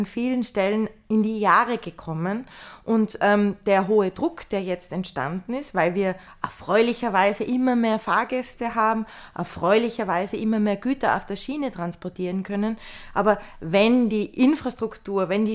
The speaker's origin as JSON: {"language": "German", "region": "Tyrol", "country": "Austria", "said": "mein Heimatbundesland Tirol"}